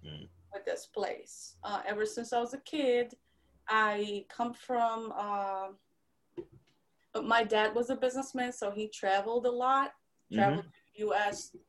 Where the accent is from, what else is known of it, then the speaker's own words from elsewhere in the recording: Poland; English is a second language; I was born in Central Poland. It wasn't necessarily Warsaw, but it was Central Poland. Yes, I'm from Central Poland.